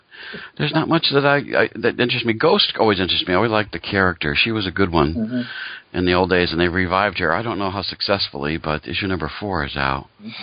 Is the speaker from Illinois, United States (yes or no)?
no; Pennsylvania, United States; Tom Derenick, who grew up in my hometown in northeastern Pennsylvania, is drawing that.